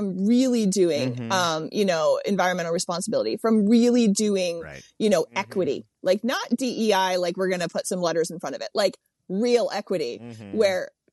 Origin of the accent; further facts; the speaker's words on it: Delaware, United States; because I grew up in Delaware and was like on his 1988 campaign as like a little tiny child.